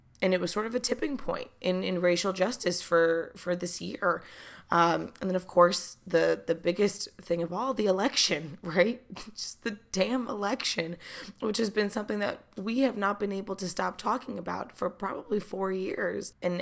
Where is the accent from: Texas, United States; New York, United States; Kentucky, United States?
New York, United States; I know COVID was a huge, huge factor, especially as a New Yorker